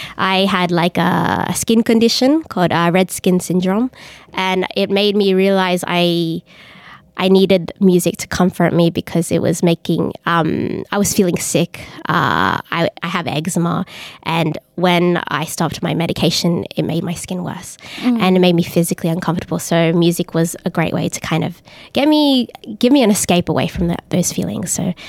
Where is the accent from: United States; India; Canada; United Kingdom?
United Kingdom; Liverpool, North West England; I'm a musician from Liverpool, although I moved recently to Richmond.